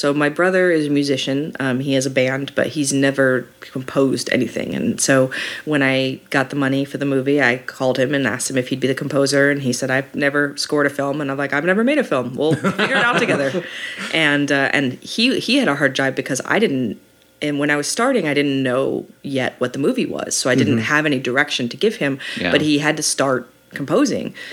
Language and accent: English; Las Vegas, Nevada, United States; moved away as an adult; now in Los Angeles, United States; Okay, so I'm from Las Vegas. I was born and raised in Las Vegas.